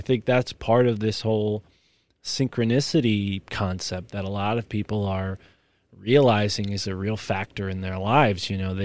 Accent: Connecticut, United States; I grew up in Connecticut. I live, now I moved a little further north in Connecticut, but I lived on Long Island Sound for most of my life.

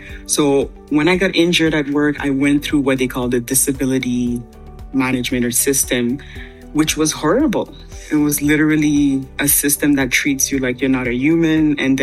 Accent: Canada; because as a Canadian, you can live 6 months there and 6 months in Canada.

